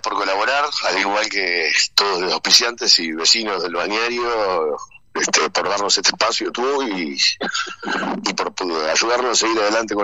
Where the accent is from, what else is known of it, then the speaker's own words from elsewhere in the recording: Montevideo, Uruguay; Yo soy de Montevideo y en diferentes barrios nunca sentí tanta pertenencia en un lugar como Punta del Diablo